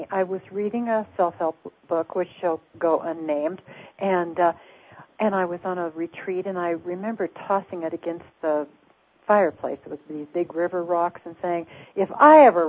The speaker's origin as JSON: {"language": "English", "region": "Missouri", "country": "United States", "tie": "born or raised there", "said": "I have had experiences that I would never have thought that a little girl growing up in Missouri would ever have."}